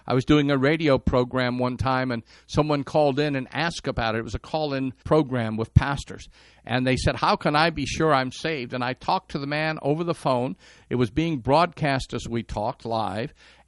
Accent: Detroit, Michigan, United States; as a young man growing up in Detroit.

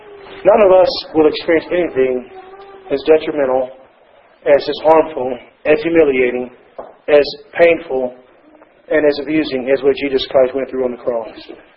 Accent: United States; Like I'm from the United States.

